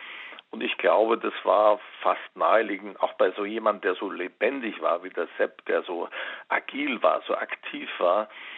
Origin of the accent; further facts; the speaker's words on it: Bavaria, Germany; ich bin in Oberbayern aufgewachsen